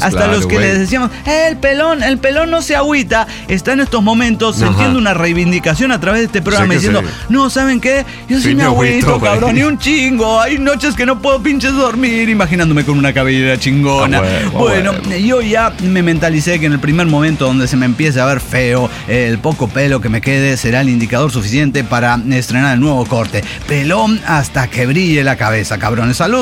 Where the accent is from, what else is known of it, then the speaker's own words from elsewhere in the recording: Guanajuato, Mexico; Bueno, yo soy de Guanajuato, tengo que responder, además que tengo que responder como arquitecto.